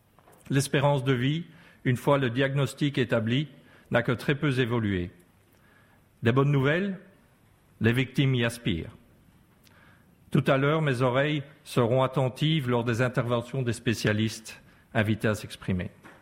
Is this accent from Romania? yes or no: no; Brussels, Belgium; je viens de Bruxelles.